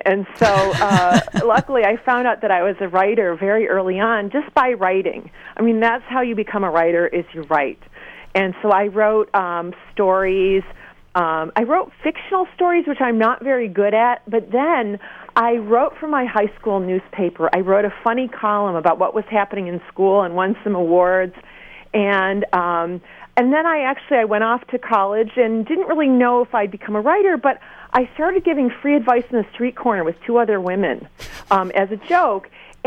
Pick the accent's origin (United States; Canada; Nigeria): United States; Michigan; I'm from Michigan, and I was raised to be decent and considerate to other people.